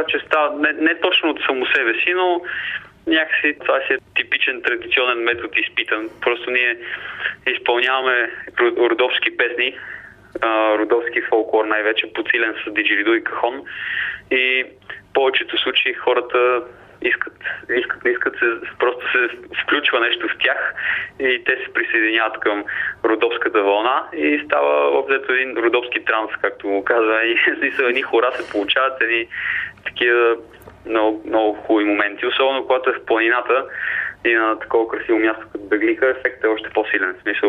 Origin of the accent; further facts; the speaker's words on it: Sofia, Sofia City, Bulgaria; аз съм тук, съм израснал в София